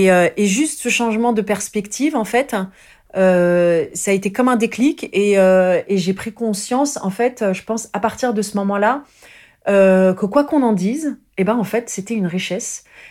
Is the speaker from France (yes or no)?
yes; France; born there; en France, même si j'étais née en France et que c'était le droit du sol, je sentais bien que j'étais différente, hein, et que j'étais ramenée à mon origine.